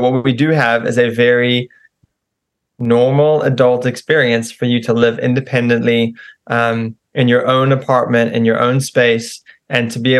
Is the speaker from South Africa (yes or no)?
yes; South Africa; now in United States; I'm originally actually also from South Africa. My accent has changed a little bit over the years, but when I was studying in Nashville